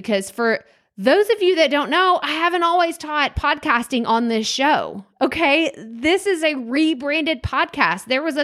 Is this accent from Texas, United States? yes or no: yes; Athens, Texas, United States; It was Athens. That's my hometown. And Corsicana, like, they were rival schools growing up.